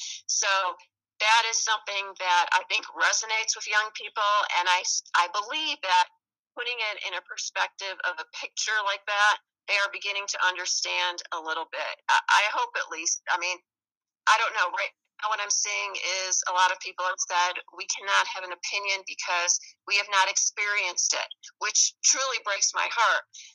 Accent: Chicago, Illinois, United States; Well, we're originally from the Chicago area, so I can tell you that, you know, I still have a lot of friends up there

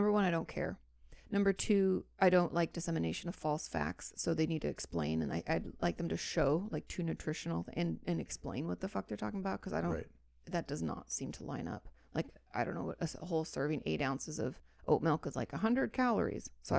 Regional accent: Washington, United States; I mean, I grew up in the Mecca, like in Washington State.

